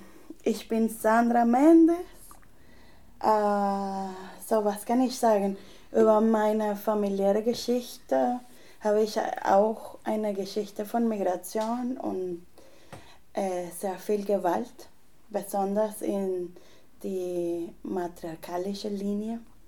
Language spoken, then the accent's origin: German; Caracas, Capital District, Venezuela; German is a second language; now in Dresden, Germany; ich komme aus Caracas, ja, so Venezuela ist nicht LGBT-friendly